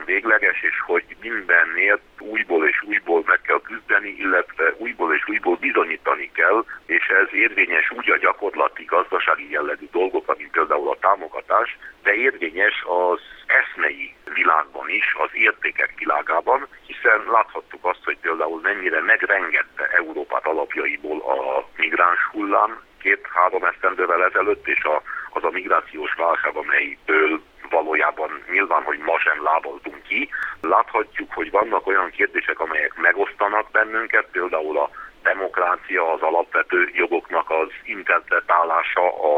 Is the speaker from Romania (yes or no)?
yes; Transylvania, Romania; mi is erdélyi magyarként is magunkénak érezzük ezt az új fölépítendő